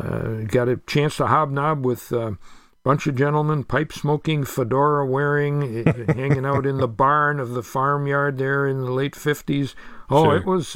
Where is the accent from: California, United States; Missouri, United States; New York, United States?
New York, United States; Well, I grew up in Western New York, and at that time, you had to be 14 to even carry a gun